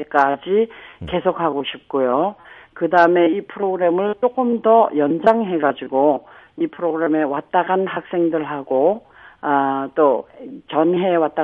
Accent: North Korea; moved away; 나 자신이 아, 북한의 고향을 두고 오고 북한에서 자란 북한 사람이라는 것

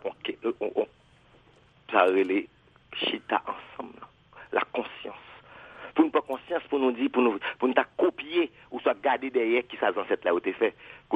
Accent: Haiti; en tant qu'artiste, en tant qu'haïtien, c'est de pouvoir laver le visage d'Haïti

